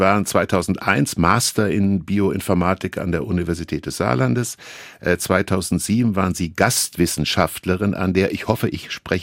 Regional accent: Northern Germany, Germany; was ich als Norddeutscher natürlich gerne höre

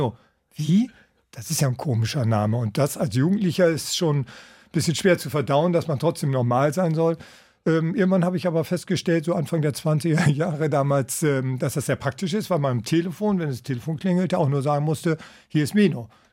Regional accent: Leer, Lower Saxony, Germany; Bitte, ich bin ein echter Ostfriese. Das ist kein Witz. Und vor gut 57 Jahren in Leer geboren.

